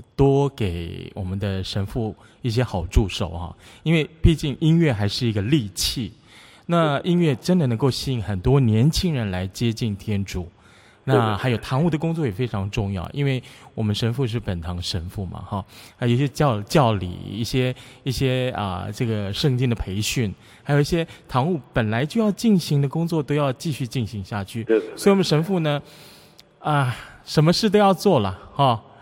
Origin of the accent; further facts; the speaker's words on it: Fuzhou, Fujian, China; 啊，对啊，我是福州人啊，我应该回去看一看